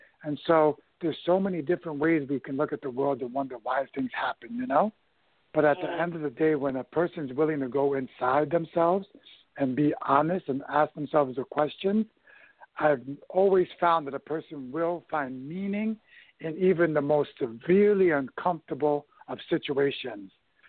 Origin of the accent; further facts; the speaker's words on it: New York, United States; I knew I grew up in the Bronx and I grew up into a very, very toxic environment.